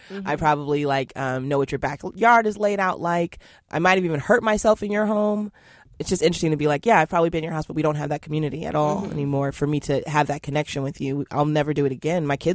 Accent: Seattle, Washington, United States; That we are from Seattle?

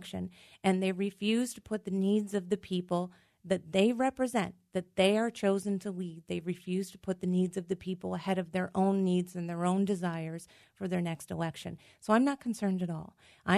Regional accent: Scranton, Pennsylvania, United States; Well, first, let me say I'm from the Northeast. I'm from Scranton.

